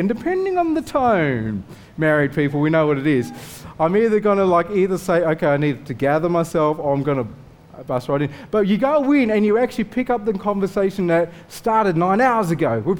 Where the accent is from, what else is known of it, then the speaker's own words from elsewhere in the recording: Armidale, New South Wales, Australia; I'm from Armidale, so I'm used to beginning talk down, like, and talk back.